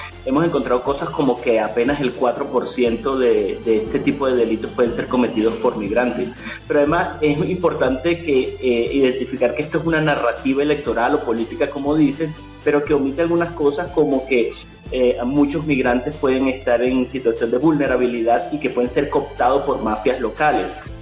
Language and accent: Spanish; Venezuela; para mí como venezolano, porque parece que da un círculo